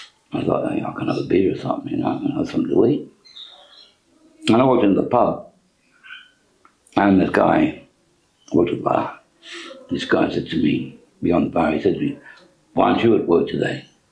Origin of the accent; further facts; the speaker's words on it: Chesterfield, East Midlands, United Kingdom; born there; And I knew I was born in Chesterfield.